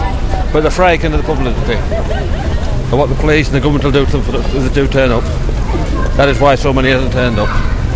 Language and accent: English; Bradford, Yorkshire and the Humber, United Kingdom; I'm from Bradford.